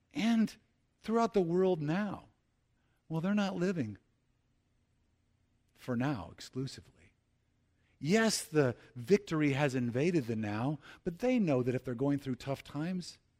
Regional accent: United States; It's hard as an American to put myself into that spot

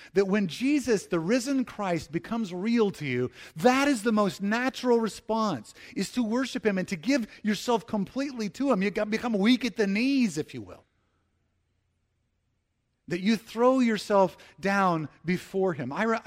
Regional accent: United States; It's hard as an American to put myself into that spot

